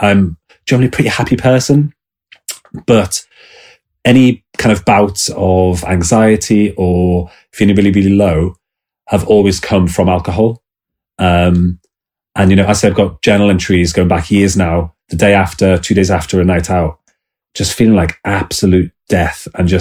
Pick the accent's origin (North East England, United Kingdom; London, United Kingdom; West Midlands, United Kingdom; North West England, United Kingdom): North West England, United Kingdom; Liverpool; accent: Scouse; So I don't know if you can hear my accent, but I'm actually from Liverpool originally. I can feel myself going a bit more Scouse now that I'm thinking about it. And so growing up in Liverpool, Scousers love to party.